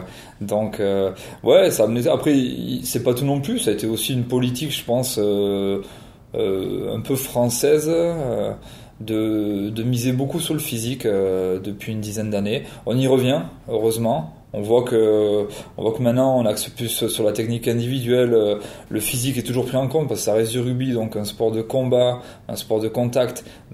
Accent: Pau, Nouvelle-Aquitaine, France; Un petit club à côté de Pau, donc, c'est là d'où je viens.

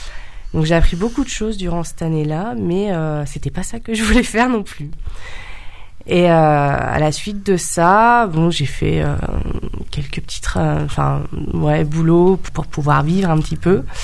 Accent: Bourgoin-Jallieu, Auvergne-Rhône-Alpes, France; je suis de la région. Je suis née à Bourgoin. J'ai fait toutes mes études à Bourgoin et j'ai 28 ans.

